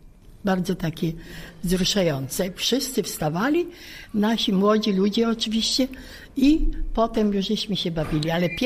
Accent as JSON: {"language": "Polish", "region": "Lublin Voivodeship", "country": "Poland", "moved": "yes", "said": "Ja jestem z Zamojskiego, przyjechałam, bo nas zniszczyli w 1944 roku"}